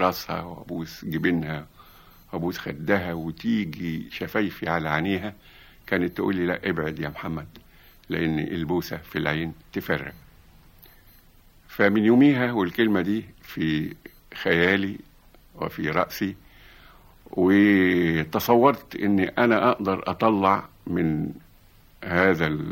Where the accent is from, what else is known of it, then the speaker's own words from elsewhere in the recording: Egypt; ده كلمة بنقولها احنا يا مصريين